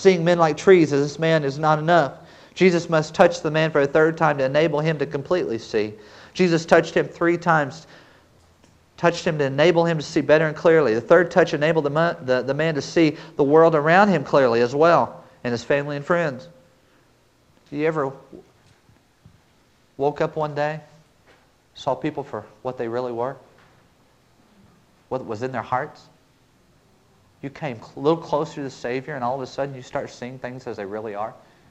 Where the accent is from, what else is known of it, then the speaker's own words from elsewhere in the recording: Oklahoma, United States; Now, I'm from Oklahoma originally. We know storms down there.